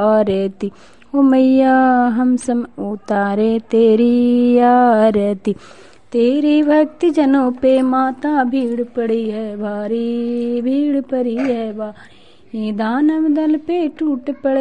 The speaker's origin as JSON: {"language": "Hindi", "town": "Chandidih", "country": "India", "said": "चंडीडीह के रहने वाली हूँ।"}